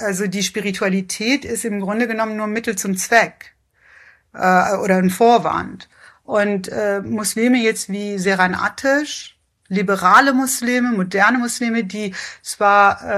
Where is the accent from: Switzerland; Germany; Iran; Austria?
Iran; Ich bin Iranerin. Meine halbe Familie sind Muslime.